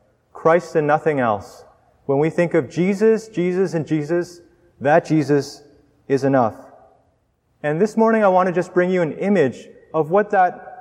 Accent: Canada; I'm Canadian, of course.

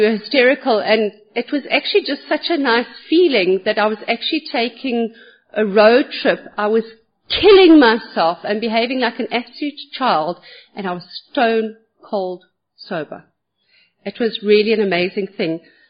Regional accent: Malawi; born there; I was born in Malawi

